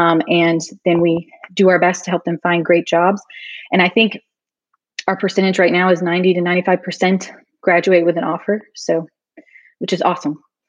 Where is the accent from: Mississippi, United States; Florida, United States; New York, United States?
Mississippi, United States; because of growing up in Mississippi, I've always had kind of a passion for really wanting to bring more opportunities into the state for our students